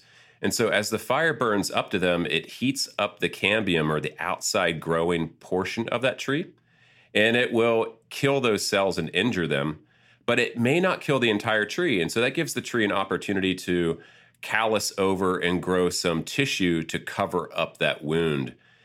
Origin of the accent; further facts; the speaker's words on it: Wheeling, West Virginia, United States; And I grew up in Wheeling, West Virginia, along the Ohio River. And so I spent some time in the creeks and streams that flowed into the Ohio R